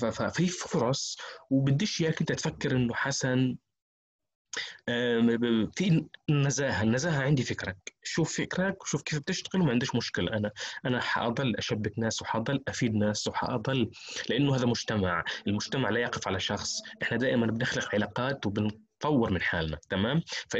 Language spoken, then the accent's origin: Arabic; Gaza, Gaza Strip, Palestine; مثلا الطالبات الموجودة في منطقة غزة، انا من غزة